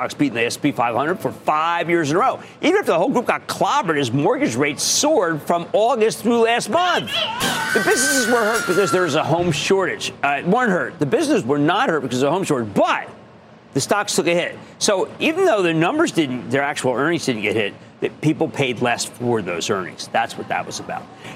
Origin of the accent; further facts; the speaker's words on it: New Jersey, United States; Sonny in my home state of New Jersey.